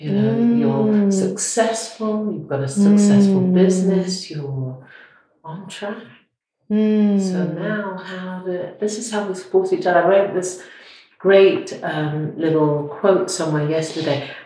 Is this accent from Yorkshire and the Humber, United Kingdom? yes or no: no; Preston, North West England, United Kingdom; born there; also born or lived in Yorkshire; I was born in Preston. Now you go up north, they're just concerned about the fact that I was born in the House of Lancashire and then I went to school in the House of York.